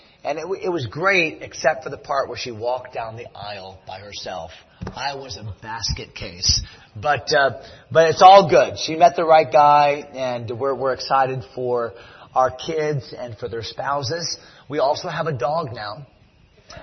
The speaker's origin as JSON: {"language": "English", "region": "Connecticut", "country": "United States", "also_born_or_lived": "Pittsburgh, United States", "lives_now": "Fredericksburg, United States", "said": "I'm from Connecticut, so we started a church years ago in Connecticut, and I pastored there for 5 years."}